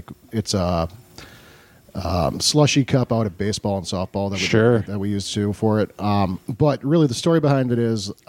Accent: Minneapolis, Minnesota, United States; born there; I was born in Minneapolis, so I had a lot of friends that we came back to visit

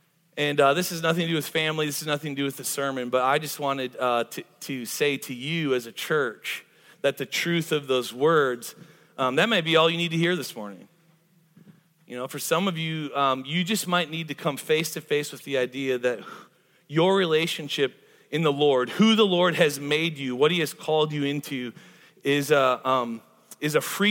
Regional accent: Wisconsin, United States; now in Greenville, United States; When I first moved to Greenville, I said, hey, I'm from Wisconsin.

